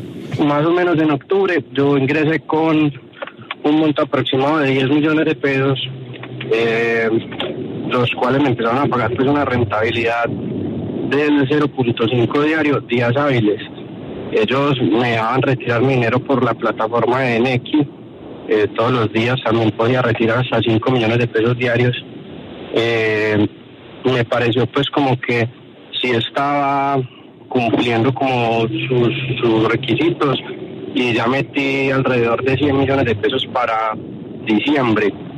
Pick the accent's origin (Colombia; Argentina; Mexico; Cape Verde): Colombia; Antioquia; la mayoría de los comerciantes de acá somos de Antioquia.